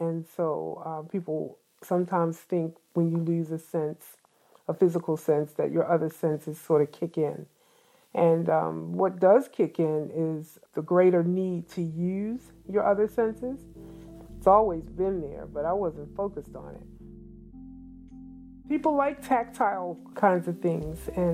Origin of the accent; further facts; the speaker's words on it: Baltimore, Maryland, United States; Of course, I grew up in Baltimore, a place that many people who are from Baltimore know as Sandtown, western side of Baltimore.